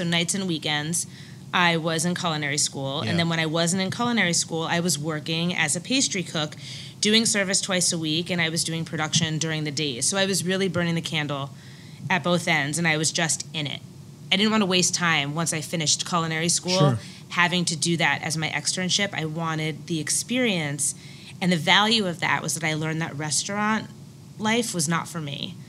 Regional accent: New Jersey, United States; I'm from New Jersey, and I say macaroon because that's how I say it.

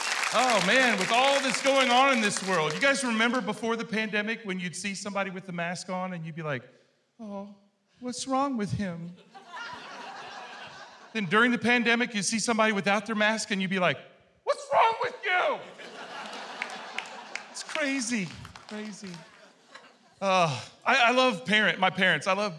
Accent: Missouri, United States; I'm from the Show Me State.

